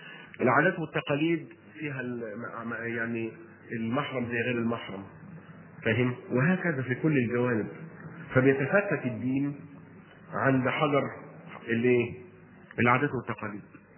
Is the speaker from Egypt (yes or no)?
yes; Egypt; ان احنا كلنا مصريين يحكمنا قانون مصر